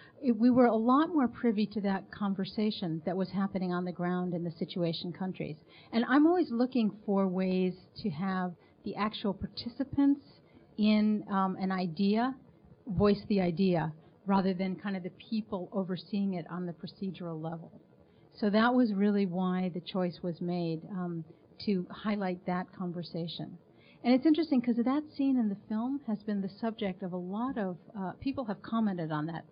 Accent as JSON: {"language": "English", "country": "United States", "said": "Well, we're American filmmakers."}